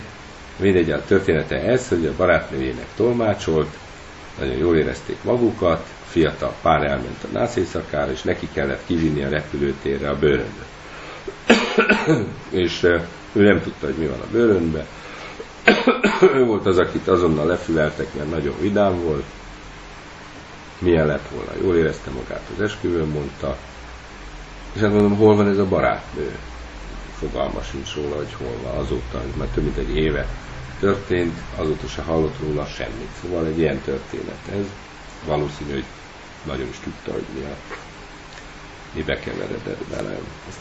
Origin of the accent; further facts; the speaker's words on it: Nyíregyháza, Szabolcs-Szatmár-Bereg, Hungary; Mondjuk azt viszonylag ismerem, mert én is ott cseperedtem fel